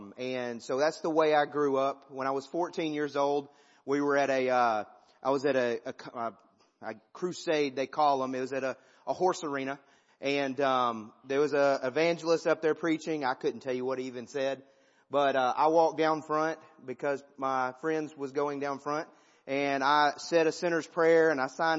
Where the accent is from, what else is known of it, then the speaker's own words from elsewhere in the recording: Decatur, Alabama, United States; I'm from Decatur, Alabama, not Decatur, Illinois, or Illinois.